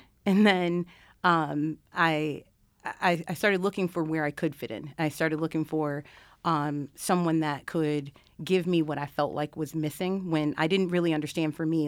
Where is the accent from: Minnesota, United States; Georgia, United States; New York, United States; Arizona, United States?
New York, United States; Rochester; Rochester, New York.